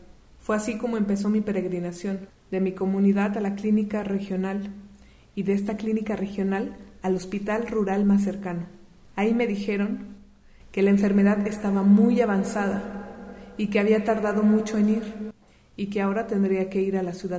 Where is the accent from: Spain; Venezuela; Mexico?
Mexico; Tepetzalan, Puebla; Yo soy de Tepetzalan y allá, en la Sierra Nororiental de Puebla, donde hay cerros, cafetales, maizales y grutas, antes ahí volaban los quetzales y hoy vivimos los macehualmi.